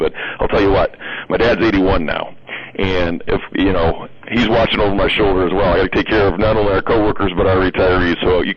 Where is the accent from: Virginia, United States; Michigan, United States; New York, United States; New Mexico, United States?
Michigan, United States; Concord; I'm originally from the Jackson area, and have been back here in the Jackson area since 2003. But grew up out toward the Concord Horton area. Went to Concord schools out there